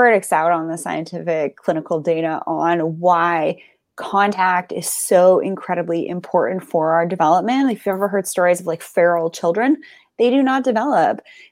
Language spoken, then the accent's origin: English; Canada; And, as Canadian, I can't just move to the U.S. to Hawaii either.